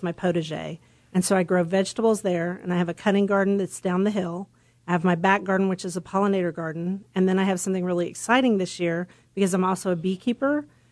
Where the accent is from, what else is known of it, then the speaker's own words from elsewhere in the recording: Oklahoma, United States; So, like you said, I was born and raised here, and I have a journalism